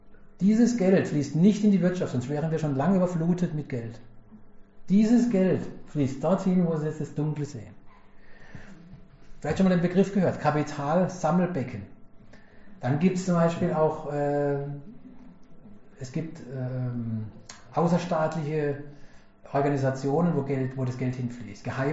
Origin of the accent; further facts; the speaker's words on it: Karlsruhe, Baden-Württemberg, Germany; weil ich komme selber aus Karlsruhe und wir haben ja als Wahrzeichen sozusagen unsere Pyramide mitten in der Stadt stehen.